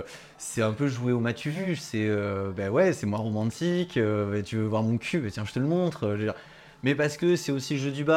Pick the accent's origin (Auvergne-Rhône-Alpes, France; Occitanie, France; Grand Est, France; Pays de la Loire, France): Occitanie, France; Toulouse; je suis toulousain, hein, le sud, quoi, le sourire.